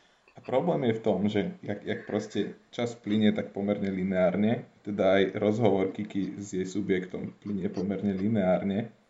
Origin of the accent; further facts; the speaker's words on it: central Slovakia, Slovakia; Ja som zo stredného Slovenska.